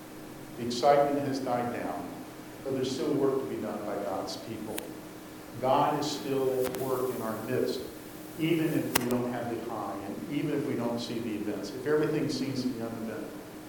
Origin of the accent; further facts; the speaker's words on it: Florida, United States; which I know in Wisconsin is about from the 10th of August to the 15th. Growing up in Florida is from June 1st to September 30th.